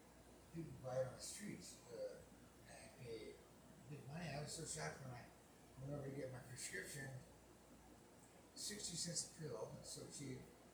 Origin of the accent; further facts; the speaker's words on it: Longview, Washington, United States; born there; Well, actually, I was born in Longview, Washington.